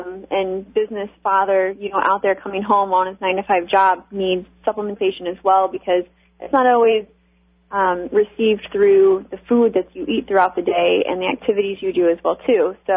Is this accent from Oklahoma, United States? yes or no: yes; Oklahoma, United States; now in Boca Raton, United States; I grew up in Oklahoma. That's just how I am.